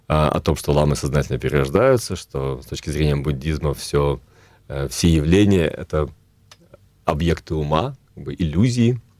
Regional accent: Belarus; Но я родился в русской культуре. Мы говорили по-русски в семье. Вырос на Беларуси, и там тоже мы говорили по-русски.

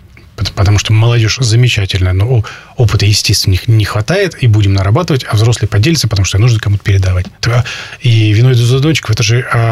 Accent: Arkhangelsk, Arkhangelsk Oblast, Russia; потому что я сам из Архангельска, вырос и родился в Архангельске, здесь близко.

